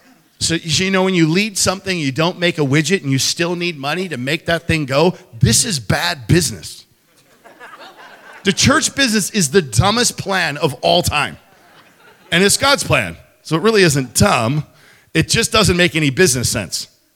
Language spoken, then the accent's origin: English; North Kenai, Alaska, United States; So I was a commercial fisherman, oil field kid. I grew up in North Kenai, Kinakiski area.